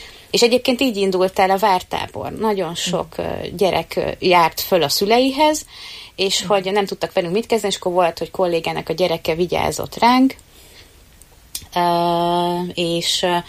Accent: Eger, Heves, Hungary; born there; Hát én ugye Egerben születtem

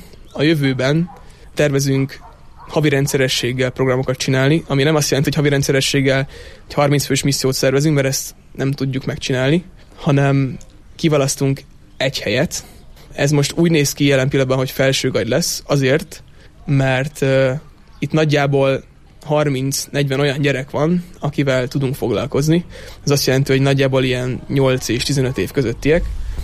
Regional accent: Budapest, Hungary; mert ezt talán nem is mondtam még, hogy Budapestről származunk egyébként.

